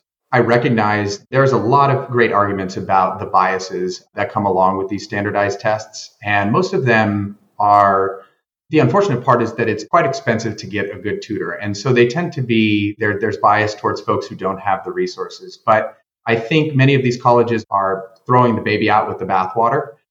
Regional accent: Long Beach, California, United States; since I grew up in Long Beach, in an area that was quite diverse and one that didn't have, had some socioeconomic issues

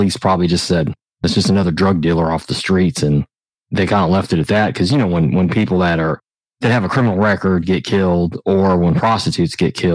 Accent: Indianapolis, Indiana, United States; I grew up in Indianapolis on the east side, and several people were murdered in the neighborhood that I lived in, but that was life in Indianapolis.

